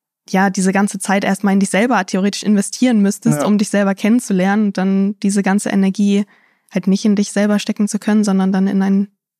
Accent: Lower Saxony, Germany; now in Hamburg, Germany; Bin aus der Nähe von Hannover nach Hamburg gezogen.

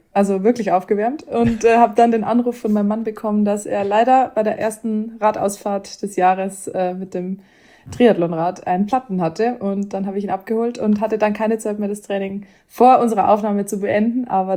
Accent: Töging, Bavaria, Germany; das Bronzeschwert meiner Heimatstadt Töging.

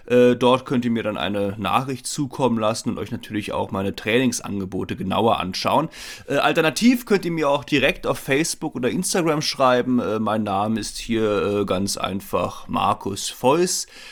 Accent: Berlin, Germany; in Berlin natürlich, meiner Heimat.

